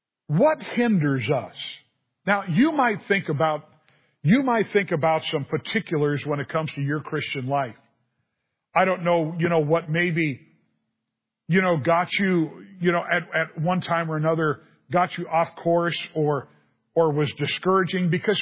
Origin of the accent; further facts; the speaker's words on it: California, United States; Now, I grew up in Southern California.